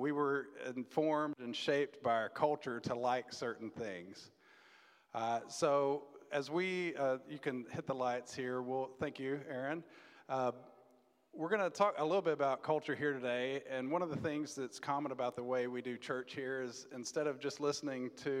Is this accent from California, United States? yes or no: no; Dallas, Texas, United States; We moved back to Texas, so we're from Dallas, moved to Houston